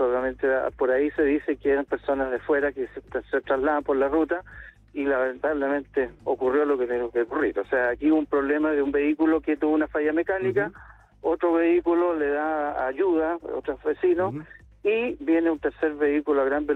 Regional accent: San Javier, Maule, Chile; yo soy nacido y criado aquí en San Javier

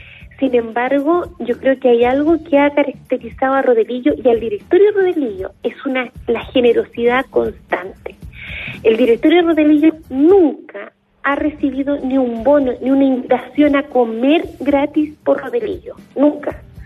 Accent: Temuco, Araucanía, Chile; Yo soy de Temuco también. Mi papá es mapuche y la otra mitad es una señora e hija, mi mamá e hija de dos personas, primas hermanas

